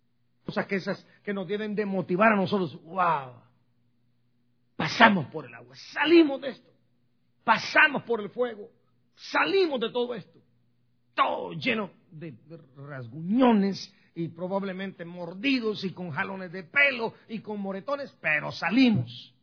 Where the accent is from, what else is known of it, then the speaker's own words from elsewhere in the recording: Guatemala; moved away; also born or lived in California / El Salvador; Yo, miren, he vivido en 3 ciudades desde que yo emigré de Guatemala en el año 82. Y fui directamente para California, donde viví 10 años. Y de ahí 3 años y medio en El Salvador. Y 28 años acá con ustedes.